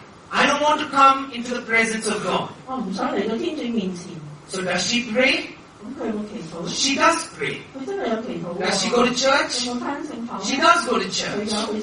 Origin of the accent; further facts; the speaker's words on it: Australia; I told you, me, myself and Jude, we come from Australia.